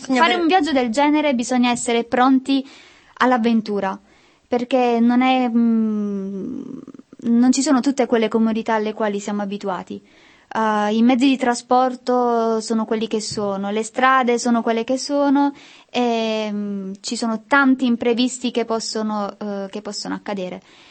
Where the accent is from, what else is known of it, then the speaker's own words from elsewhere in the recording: Apulia, Italy; In vita mia, eppure diciamo, essendo pugliese, il sole lo conosco